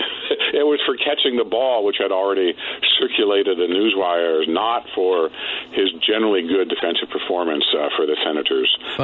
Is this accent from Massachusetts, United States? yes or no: no; San Francisco, California, United States; You know, growing up in San Francisco, Marty, I always thought Lefty O'Doul introduced baseball to Japan